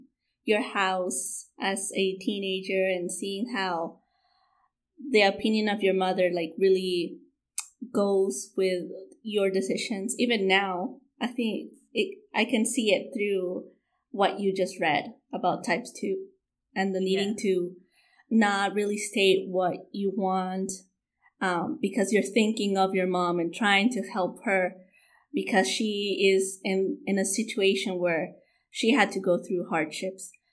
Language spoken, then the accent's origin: English; Honduras; I'm from Honduras and my mom married my dad at a very early age, at 16.